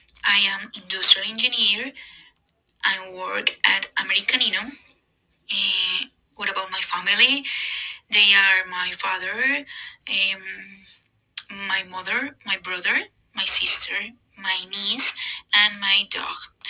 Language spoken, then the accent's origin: English; Colombia; born there; English is a second language; I was born in Colombia.